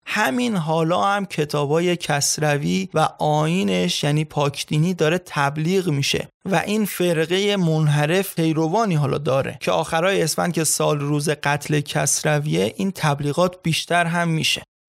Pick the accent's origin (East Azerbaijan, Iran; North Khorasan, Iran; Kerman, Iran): East Azerbaijan, Iran; Azarshahr; من گفتم اهل آذرشهرم